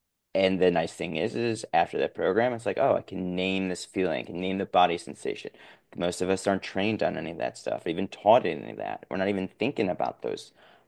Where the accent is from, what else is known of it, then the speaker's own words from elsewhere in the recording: Chicago, Illinois, United States; now in Los Angeles, United States; I say I'm from Chicago, live in LA.